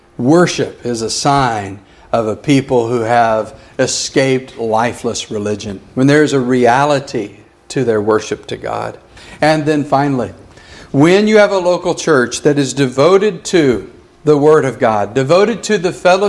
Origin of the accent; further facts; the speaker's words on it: New Mexico, United States; I grew up in New Mexico on the Rio Grande.